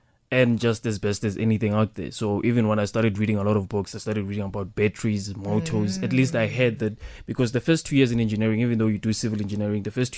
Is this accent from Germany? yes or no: no; South Africa; And for me, being a South African, it was a bike.